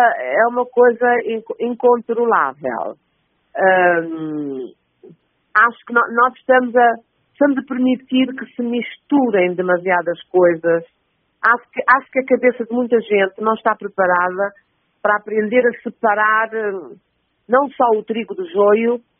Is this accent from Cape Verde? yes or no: yes; Boa Vista, Cape Verde; born there; da memória mais preciosa e antiga da ilha onde eu nasci, que é a Boa Vista.